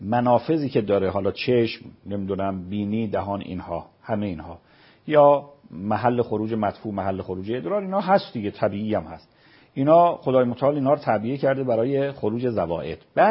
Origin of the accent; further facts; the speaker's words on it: Tehran, Tehran Province, Iran; من چون خودم تهران هم وطنم بوده